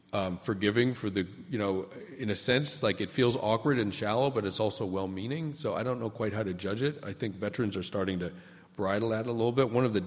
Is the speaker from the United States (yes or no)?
yes; New England, United States; I grew up in New England. My parents were like very committed pacifists.